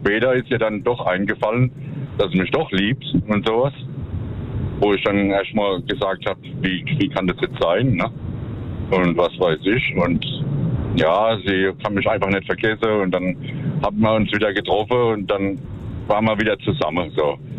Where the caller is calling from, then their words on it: Worms, Rhineland-Palatinate, Germany; aus Worms.